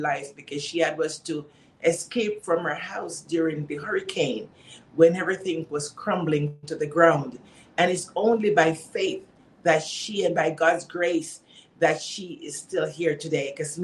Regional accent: Jamaica; born there; based on my accent, one might say, oh, yeah, because she's Jamaican. Yes, I am a Jamaican by birth.

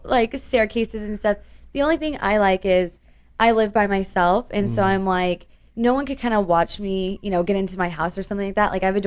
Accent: San Clemente, California, United States; Well, I was born in San Clemente.

